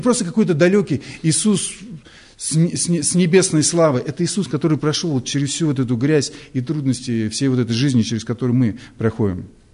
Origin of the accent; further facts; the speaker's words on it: Golyanovo, Moscow, Russia; Я вырос в Гальяново. Я не родился там, но я там вырос.